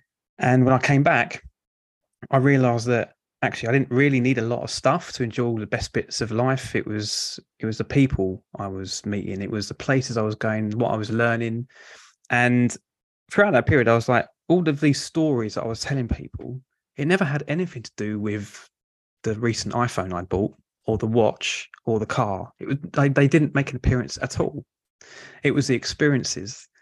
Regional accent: London, United Kingdom; accent: Cockney; I'm from South London. So listeners might pick up the kind of diluted Cockney accent as we go through. But I've tended to gravitate further to the coast as I've got older.

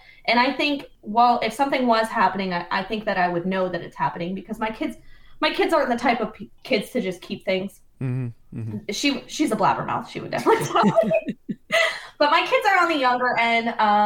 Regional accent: Traverse City, Michigan, United States; moved away as an adult; also born or lived in Pennsylvania; now in Indianapolis, United States; I grew up in Grand Traverse. So Traverse City in Michigan is where I grew up. I just moved from Pennsylvania. So at the age of 18, I moved to Pennsylvania. I lived in Newcastle for a while. And now I live in Indianapolis.

